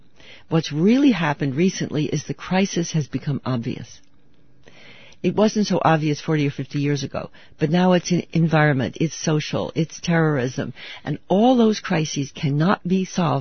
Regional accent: United States; And I'd been raised as an American, and all power, our power was good.

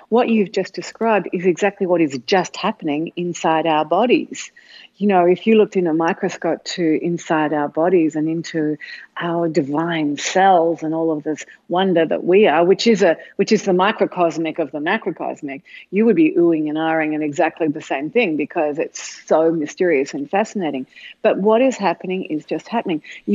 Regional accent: Australia; I mean, I'm an Australian and I go to the gym in the morning.

